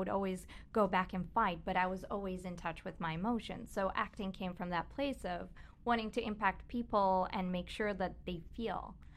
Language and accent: English; Bulgaria; I'm originally from Bulgaria, so I was singing. I was part of a girls band there.